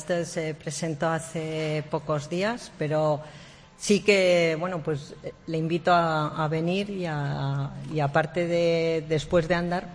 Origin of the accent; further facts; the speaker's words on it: La Rioja, Spain; also born or lived in Ávila; nací en Ávila. Sí. Pero sin embargo, bueno, pues desde muy pequeña vine aquí a vivir a La Rioja